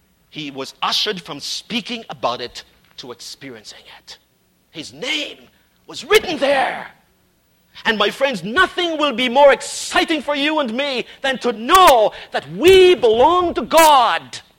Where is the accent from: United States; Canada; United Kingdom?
Canada; they'll know we are from Canada.